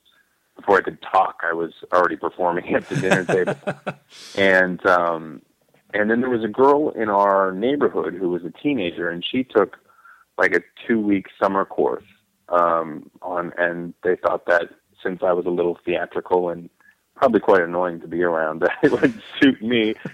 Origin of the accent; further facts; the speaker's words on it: Edmonton, Alberta, Canada; where I grew up in Edmonton